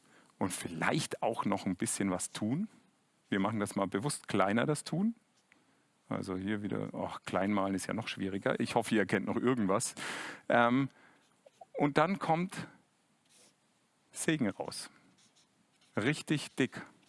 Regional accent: Bavaria, Germany; Ich als Franke, man hört das ja immer wieder, denkt da sofort an Nürnberg.

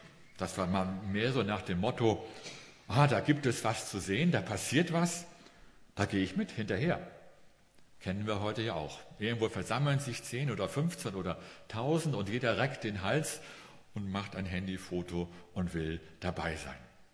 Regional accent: Schleswig-Holstein, Germany; Ich bin Schleswig-Holsteiner und bei uns ist Handball die erste Sportart.

